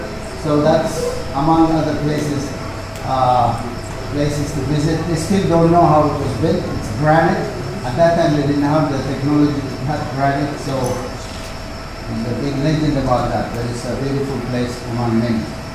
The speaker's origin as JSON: {"language": "English", "region": "Addis Ababa", "country": "Ethiopia", "tie": "born or raised there", "said": "this will also give you a chance to see what my hometown looks like. Because some people are wondering if there was electricity or anything like that, you know, sometimes. So my kids were standing on trees. So, we have nice homes and asphalt roads and all that. It's the diplomatic capital of Africa"}